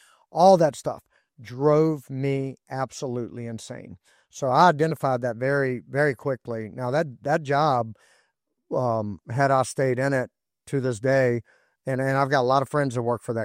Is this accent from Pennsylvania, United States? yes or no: no; Surry, Virginia, United States; they have a nuclear power plant here in my hometown of Surrey, Virginia.